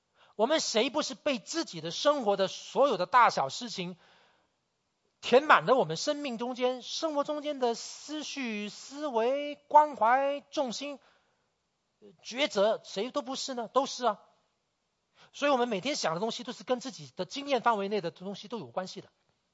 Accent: Malaysia; 我来自马来西亚，马来西亚当然是一个多元种族的国家。我从小成长的里面，我不单只是跟华人在一起，我的班上里面全班如果40个学生，我可能华人大概只有十个十五个之间，那其他可能有马来人。

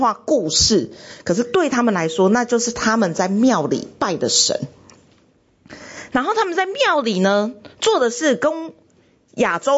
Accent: Taiwan; 我们台湾人可能就是会分给亲朋好友嘛

